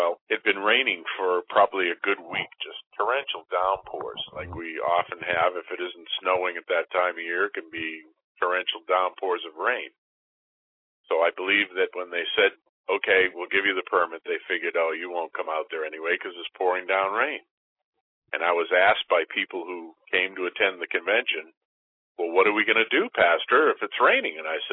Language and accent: English; Lexington, Massachusetts, United States; I have family that own property right there in Lexington. I grew up in Lexington.